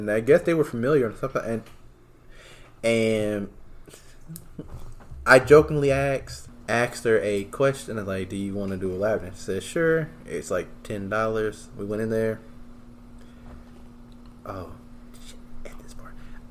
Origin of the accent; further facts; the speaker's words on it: Birmingham, West Midlands, United Kingdom; I'm from Birmingham.